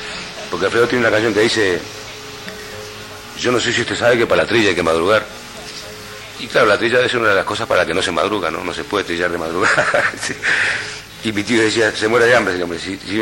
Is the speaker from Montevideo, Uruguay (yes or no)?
yes; Montevideo, Uruguay; aunque yo no soy del interior, yo soy de Montevideo. Uh-huh. Me crié en Montevideo, en un barrio más o menos del interior, pero recorrí mucho el interior.